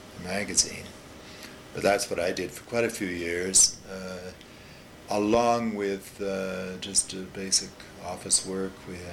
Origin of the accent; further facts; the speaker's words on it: Winnipeg, Manitoba, Canada; I come originally from Winnipeg, Canada.